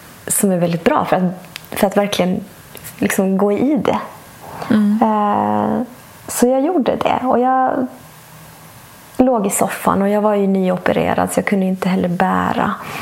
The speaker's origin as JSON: {"language": "Swedish", "country": "Bolivia", "said": "det var några år efter att jag föddes, så flyttade vi utomlands. Då flyttade vi till mitt hemland Bolivia."}